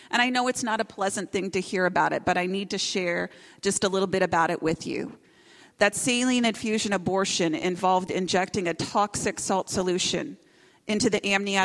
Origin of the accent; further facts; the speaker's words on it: Iowa, United States; Sometimes when I tell people I'm from Iowa, they start to laugh.